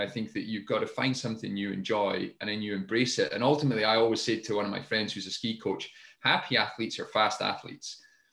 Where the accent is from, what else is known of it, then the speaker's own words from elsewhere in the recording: Scotland, United Kingdom; I grew up in the Highlands of Scotland. There was this great outdoors to be explored.